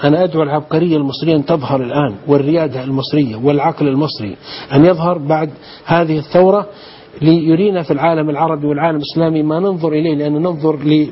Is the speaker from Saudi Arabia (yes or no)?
yes; Saudi Arabia; جينا من بلاد الحرمين من السعودية